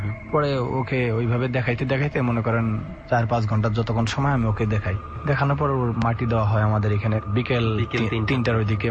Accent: Tangail, Dhaka Division, Bangladesh; born there; also born or lived in Pirgacha; now in Dhaka, Bangladesh; আমি এখন ঢাকা টঙ্গী একটা প্রাইভেট সেক্টরে জব করতেছি, এবং আমার হোম ডিস্ট্রিক্ট জন্মস্থান টাঙ্গাইল সদর ওইখানে, আর আমার গ্রামের বাড়ি আর একটা রংপুর পীরগাছা থানায়।

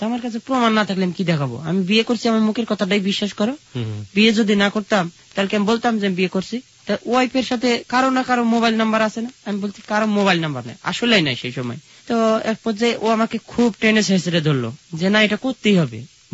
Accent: Rajshahi, Rajshahi Division, Bangladesh; দেশের বাড়ি রাজশাহীতে।

